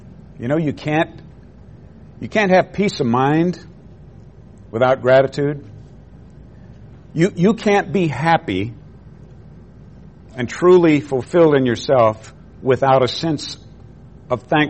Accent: United States; Aren't you glad you're an American? Thank God I'm an American.

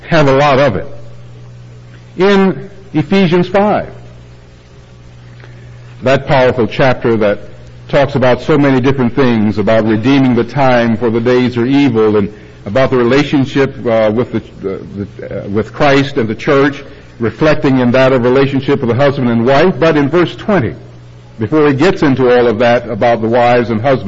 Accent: Detroit, Michigan, United States; growing up in Detroit, there were two games on in the Pro League, in NFL. The Detroit Lions would play the Green Bay Packers

